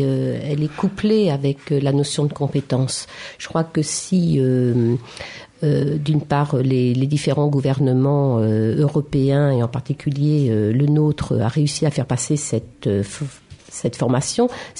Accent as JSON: {"language": "French", "region": "Île-de-France", "country": "France", "said": "moi je viens de la Seine-Saint-Denis"}